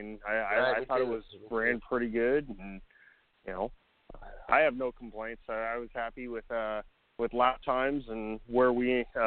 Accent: Roseville, California, United States; now in Washington, United States; No, I'm originally from the Roseville area.

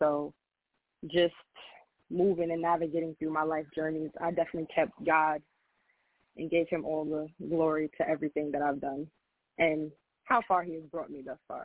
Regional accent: Long Island, New York, United States; Oh, I am from Long Island, New York.

